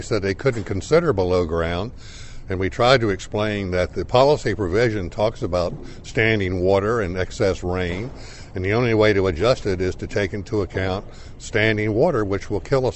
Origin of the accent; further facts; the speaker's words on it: Lakeland, Florida, United States; I'm an attorney from Lakeland, Florida.